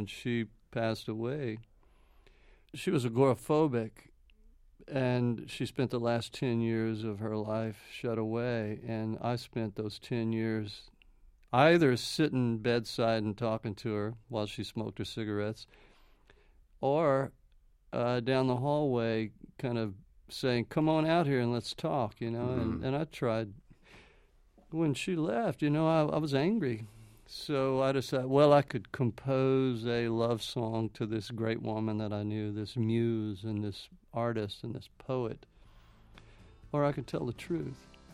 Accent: Houston, Texas, United States; I am a Third Ward child. I was born in the Third Ward of Houston, but the real deep part of the blues in Houston was Fifth Ward

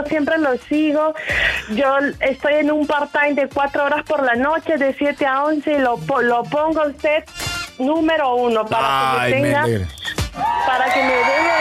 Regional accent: Peru; born there; mi mamá es venezolana, yo nací en Perú. Válgame, y mi esposo es colombiano.

